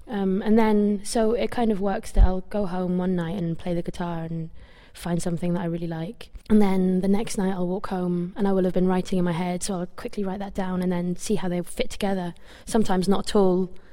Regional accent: Norwich, East of England, United Kingdom; And we were then quite popular in my hometown, Norwich, for a year, where we played lots and lots of gigs, and it was a great setup.

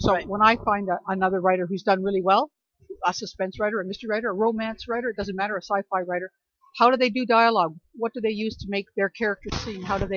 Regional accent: Sydney, New South Wales, Australia; I'm from Sydney.

